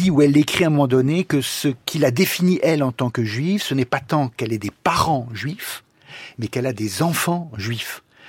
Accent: Provence-Alpes-Côte d'Azur, France; also born or lived in Cévennes / Toulouse / Lorraine; Je suis normand par mon père, je suis pied-noir par ma mère, je suis de Provence d'adolescence, je suis des Cévennes d'adoption très longtemps, du sud-ouest du côté de Toulouse par mon travail, je suis aussi d'Allemagne par l'université par mon épouse

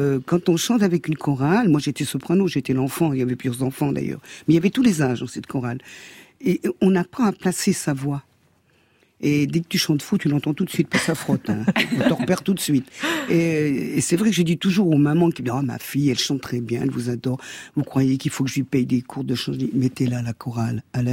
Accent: Paris, Île-de-France, France; accent: French; Et puis ils ont entendu notre accent français. Alors on fait « Oh là là, oh là là ». Les Ricains se sentent obligés de dire « Oh là là ». Quand ils savent que tu es de Paris, c'est drôle.

